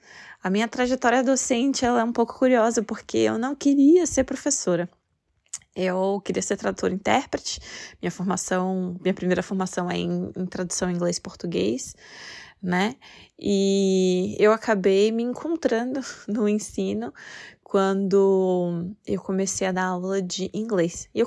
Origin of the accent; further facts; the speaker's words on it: Brasília, Federal District, Brazil; also born or lived in Manaus; Eu nasci em Manaus, no Amazonas, apesar de não ter família lá, e fui criada em Brasília. Em Brasília, eu tive contato com muitas pessoas de vários lugares